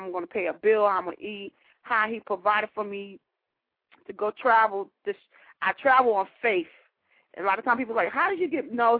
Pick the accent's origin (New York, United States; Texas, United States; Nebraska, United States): New York, United States; Queens; I am from Queens, New York